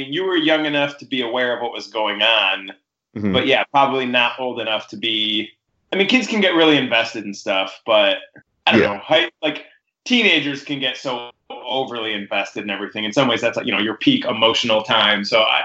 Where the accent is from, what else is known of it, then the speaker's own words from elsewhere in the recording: Illinois, United States; I grew up just outside Chicago, became an Indians fan because they were my T-ball team when I was 6, 7, and 8.